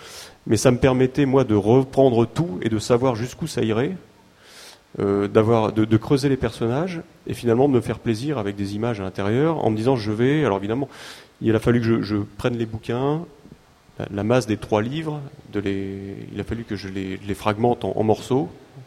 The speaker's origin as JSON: {"language": "French", "region": "Normandy", "country": "France", "said": "Et puis moi, je suis normand, donc il pleut souvent, il fait très sombre assez tôt."}